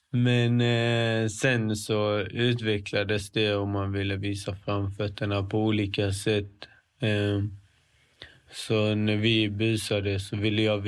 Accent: Växjö, Kronoberg County, Sweden; also born or lived in Helsingborg; Jag växte upp i Växjö. Flyttade till Helsingborg när jag var 12 år gammal.

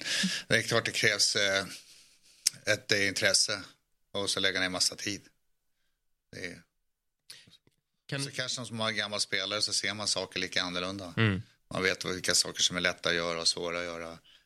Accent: Stockholm, Stockholm County, Sweden; Jag är stockholmare så jag...

